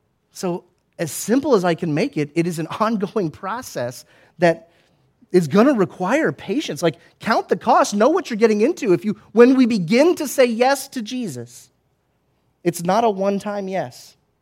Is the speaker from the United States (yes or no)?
yes; United States; How long is this going to take, right? I'm an American.